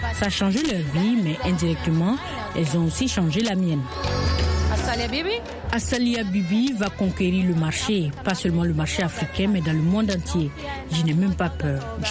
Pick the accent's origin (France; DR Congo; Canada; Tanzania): Tanzania; French is a second language; Je viens de Tanzanie, la belle terre de Tanzanie.